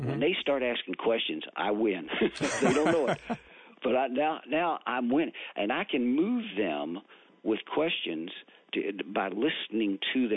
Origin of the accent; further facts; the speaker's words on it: Louisville, Kentucky, United States; I grew up in the West End of Louisville, going to church I went to Holy Cross Catholic School